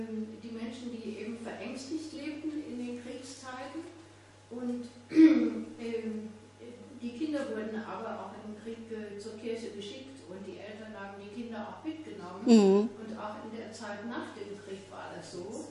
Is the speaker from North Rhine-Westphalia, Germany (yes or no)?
yes; Paderborn, North Rhine-Westphalia, Germany; Meine Heimatstadt Paderborn